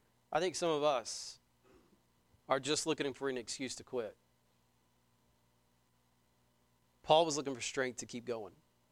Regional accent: United States; this is foreign to us because I'm an American

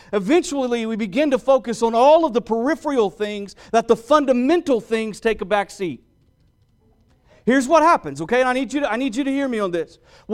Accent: Oklahoma City, Oklahoma, United States; but I grew up in Oklahoma City. By the way, we just moved back to Oklahoma City a couple of months ago

